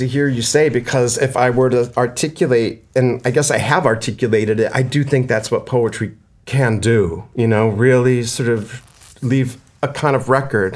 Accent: Rhode Island, United States; I'm from Rhode Island, as we were talking about before.

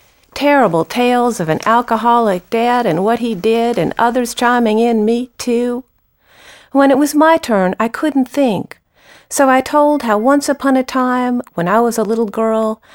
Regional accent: Southern US, United States; Sleeping with Houdini is a collection of poems about a mix of poems about childhood, about growing up in the South.

